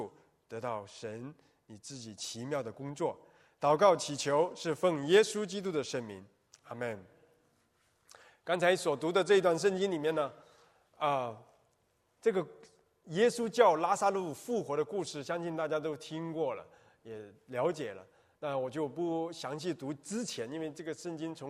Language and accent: Chinese; China; born there; also born or lived in Hong Kong; 我在中国大陆出生呢，那个年代的是火红的年代